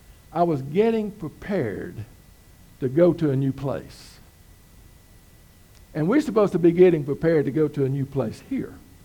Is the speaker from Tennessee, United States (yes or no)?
no; Georgia, United States; I was born and raised in South Georgia.